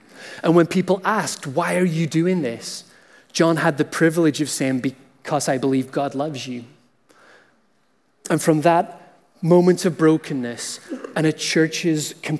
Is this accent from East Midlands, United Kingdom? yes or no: no; Northern Ireland, United Kingdom; now in Canada; my accent isn't from Ontario. I grew up on the north of Ireland, so that also brings a little bit of a Scottish lilt